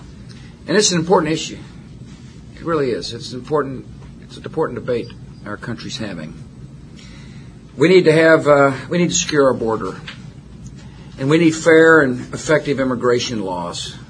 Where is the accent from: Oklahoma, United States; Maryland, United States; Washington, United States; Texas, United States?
Texas, United States; Remember, I was raised in West Texas.